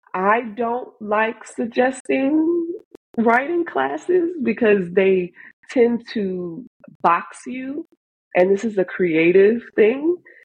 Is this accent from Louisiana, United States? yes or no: yes; New Orleans, Louisiana, United States; Like, I'm from New Orleans, and you know that, you know, when it rains and there's water that goes into the trash can, New Orleans is floating down there somewhere in the bottom of that trash can. That's where I came from